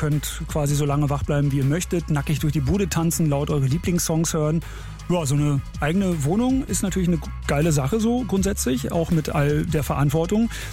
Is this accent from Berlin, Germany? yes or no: yes; Berlin, Germany; born there; Nehme ich ein bisschen persönlich als gebürtiger Berliner